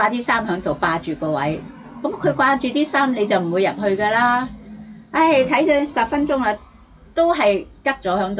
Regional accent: Hong Kong; 系全屋得我一个香港人啫嘛。

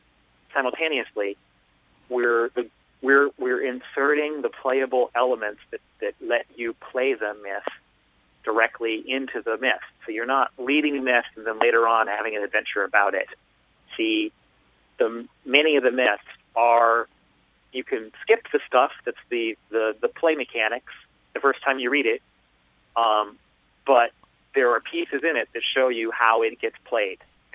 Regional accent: United Kingdom; Well, I'm British. I'm British.

